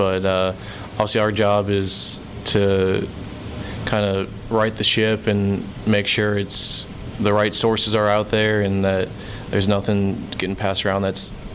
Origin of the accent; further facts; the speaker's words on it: Chicago, Illinois, United States; now in Hattiesburg, United States; But it's definitely different being down in Hattiesburg compared to growing up in the Chicago suburbs.